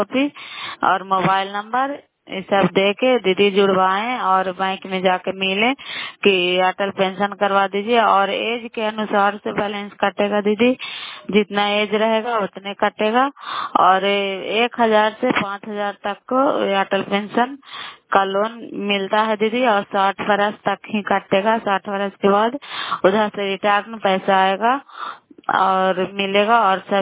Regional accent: Bihar, India; नालंदा जिला कराई ब्लॉक मकराता पंचायत और कराई ब्लॉक के निवासी हूँ।

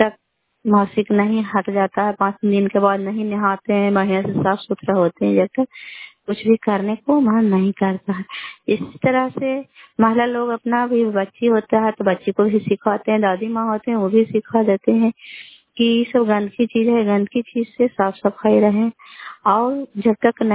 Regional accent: Kalyanpur, Bihar, India

